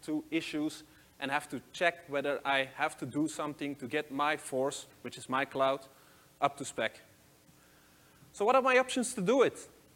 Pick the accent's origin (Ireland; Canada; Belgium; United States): Belgium; English is a second language; I'm from Belgium.